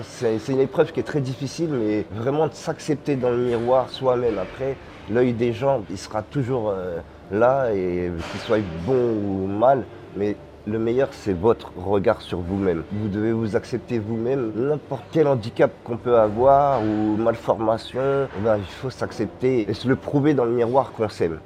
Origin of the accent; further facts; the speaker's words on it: Paris, Île-de-France, France; comme je suis parisien, je vais pas à la piscine et puis j'ai pas accès à la mer.